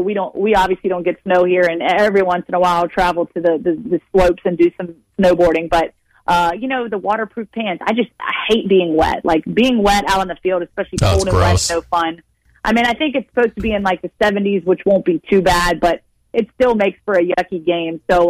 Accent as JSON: {"language": "English", "town": "Roanoke", "region": "Virginia", "country": "United States", "tie": "born or raised there", "said": "Yep, I am from the 540. I grew up in Roanoke, Virginia. I went to Giles High School."}